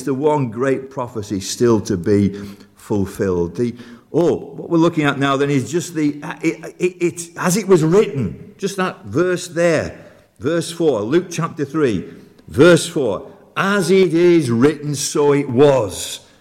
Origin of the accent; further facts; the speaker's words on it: Yorkshire and the Humber, United Kingdom; moved away as an adult; also born or lived in Colne, Lancashire; I was born in Colne, Lancashire. Spent 4 days in Lancashire, then moved into the glorious county of Yorkshire and brought up there in the Yorkshire Dales the next 18 years, and I've been 47 years away from that wonderful county. I hope I haven't lost my accent.